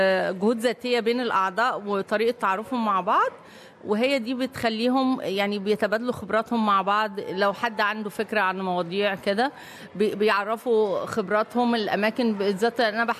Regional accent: Egypt

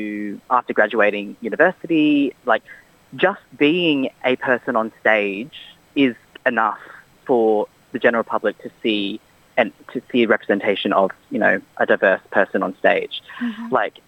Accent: Brisbane, Queensland, Australia; now in Sydney, Australia; I am an Australian Filipino, born and raised in Brisbane, but currently living on Gadigal land in Sydney.

